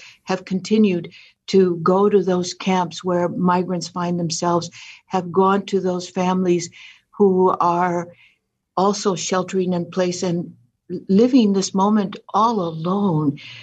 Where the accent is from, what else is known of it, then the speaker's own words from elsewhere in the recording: Texas, United States; Because I'm from South Texas, I'm very connected to that camp in Matamoros and Brownsville